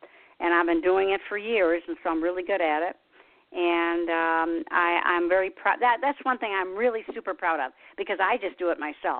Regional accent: Detroit, Michigan, United States; I came from Detroit, so we had three newspapers, the Free Press, the News, and the Times.

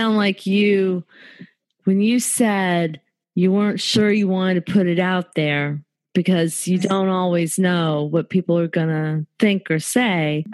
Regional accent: North Carolina, United States; Okay, I'm from North Carolina.

